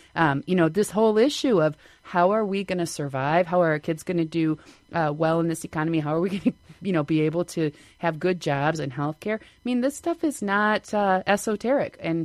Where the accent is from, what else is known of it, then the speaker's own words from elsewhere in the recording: Madison, Wisconsin, United States; I was born and raised in Madison. I have three children in the Madison Public Schools.